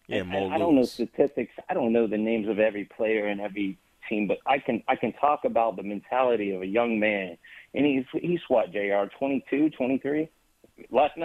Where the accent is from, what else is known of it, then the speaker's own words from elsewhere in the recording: Tampa, Florida, United States; now in New Orleans, United States; I grew up in Tampa. I live in New Orleans, so I'm kind of torn here.